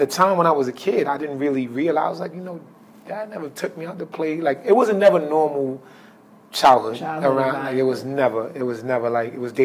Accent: New York, United States; I grew up in Building 1. So Rucker Park is across the street.

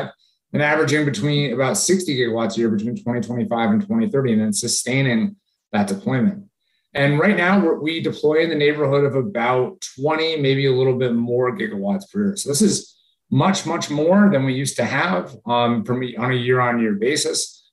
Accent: Connecticut, United States; I grew up in Connecticut outside Hartford

